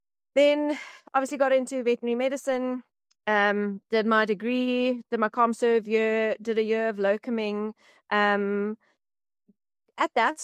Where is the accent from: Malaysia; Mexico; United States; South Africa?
South Africa; So I grew up in the Kruger Park